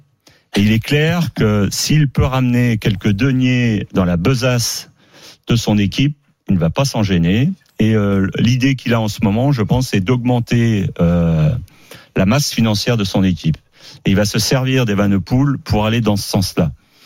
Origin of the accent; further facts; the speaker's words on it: Belgium; on va être la meilleure équipe du monde et on est belge